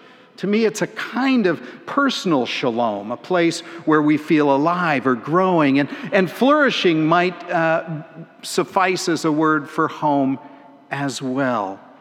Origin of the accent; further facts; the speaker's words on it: Brampton, Ontario, Canada; also born or lived in Windsor, Canada; after I moved with my parents from Brampton, the town where I grew up, down to Windsor, Ontario, we started attending a church where my dad was a pastor, Glenwood United Church.